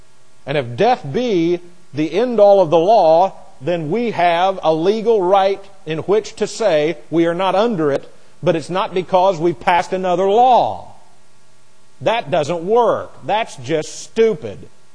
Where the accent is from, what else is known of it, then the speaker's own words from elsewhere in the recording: United States; Reason, I'm an American. I don't fall under that.